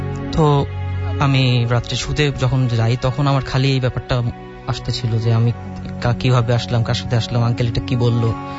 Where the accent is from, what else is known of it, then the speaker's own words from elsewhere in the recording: Raipur, Chittagong Division, Bangladesh; now in Dhaka, Bangladesh; আমার বাড়ি হচ্ছে লক্ষ্মীপুরের রায়পুরে।